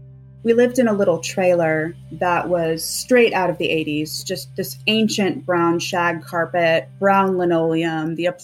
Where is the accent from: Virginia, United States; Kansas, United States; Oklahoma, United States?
Oklahoma, United States; Tulsa; I grew up in Tulsa, Oklahoma.